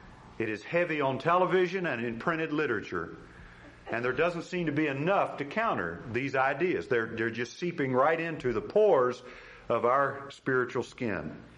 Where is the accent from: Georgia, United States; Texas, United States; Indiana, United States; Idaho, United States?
Indiana, United States; Gary; I come from Gary, Indiana, which is the Chicago area